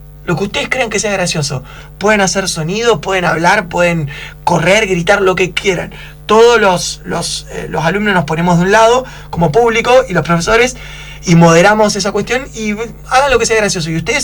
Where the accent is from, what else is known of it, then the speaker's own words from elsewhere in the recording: Argentina; cómo somos los argentinos